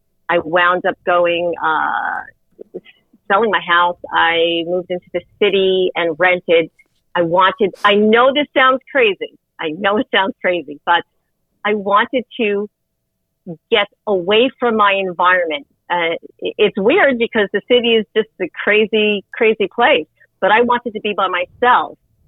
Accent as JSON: {"language": "English", "region": "New York", "country": "United States", "tie": "born or raised there", "lives_now": "Babylon, United States", "said": "but I was raised down on the South Shore. And when I came back out here from the city, I'm actually in Babylon Village now."}